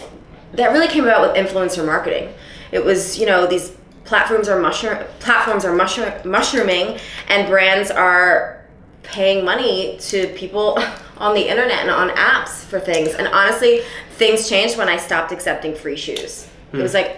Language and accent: English; Pennsylvania, United States; moved away as an adult; now in New York, United States; I was born in Philadelphia and raised outside of Philadelphia.